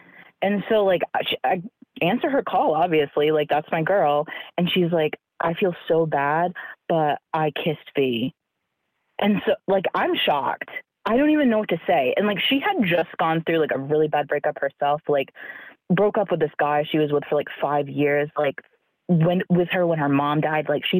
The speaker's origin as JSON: {"language": "English", "region": "New England", "country": "United States", "said": "And we, like, we're from New England, so, like, it was a magical summer."}